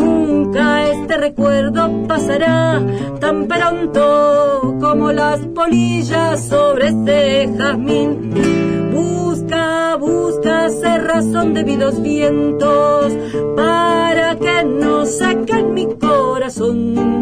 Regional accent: Lomas del Millón, Buenos Aires, Argentina; Y yo soy de Lomas del Millón.

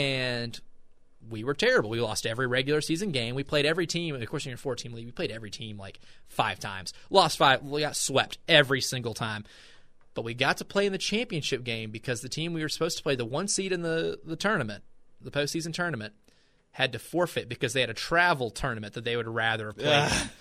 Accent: Jamestown, Tennessee, United States; growing up in Jamestown, Tennessee, I have a good grasp of some of the really small towns.

